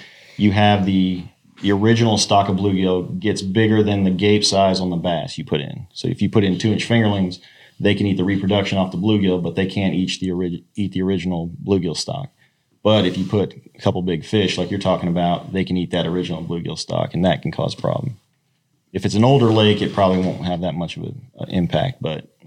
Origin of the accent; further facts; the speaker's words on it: San Diego, California, United States; also born or lived in South Carolina; I was born in South Carolina. My dad was in the Marine Corps, and so he got stationed in San Diego. We lived there for 13 years.